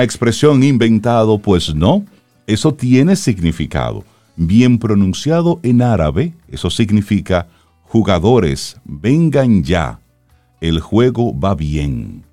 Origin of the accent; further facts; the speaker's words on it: Salcedo, Hermanas Mirabal, Dominican Republic; now in Santo Domingo, Dominican Republic; Cuando yo vine de Salcedo, yo escuchaba mucho eso en balde, y yo, como aquí en la capital, Se usa mucho sí, la L, y yo venía con mi I del Cibao.